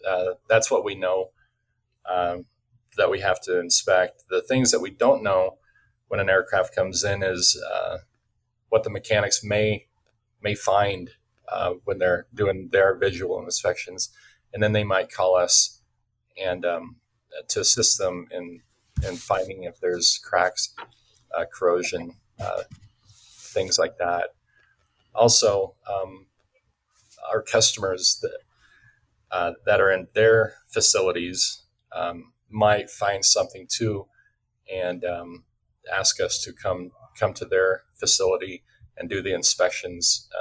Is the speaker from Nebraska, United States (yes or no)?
yes; Friend, Nebraska, United States; Growing up, I grew up in Friend, Nebraska, and I worked a lot of times in the cornfields, just like everybody else.